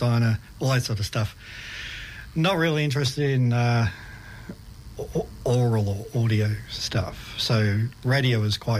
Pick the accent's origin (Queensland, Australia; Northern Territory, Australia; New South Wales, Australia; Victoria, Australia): Victoria, Australia; Frankston North; Oh, yes. Frankston North. The Pines, mate.